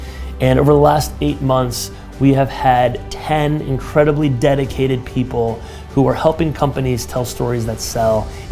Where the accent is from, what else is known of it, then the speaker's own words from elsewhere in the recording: Peoria, Illinois, United States; This year at age 34, I was able to return to my hometown, Peoria, Illinois, where I was asked to give a keynote speech at a big conference